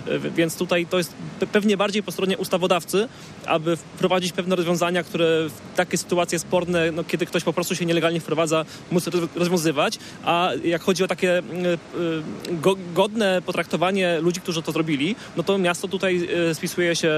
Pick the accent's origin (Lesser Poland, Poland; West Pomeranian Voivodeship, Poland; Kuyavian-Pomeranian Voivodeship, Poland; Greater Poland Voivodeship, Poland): Greater Poland Voivodeship, Poland; Poznań; taka, z której my jako poznaniacy jesteśmy znani